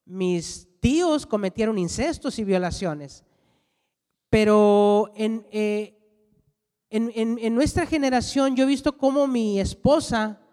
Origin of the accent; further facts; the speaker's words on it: northern Mexico, Mexico; Los que somos del norte de México lo conocemos como tortillas de harina.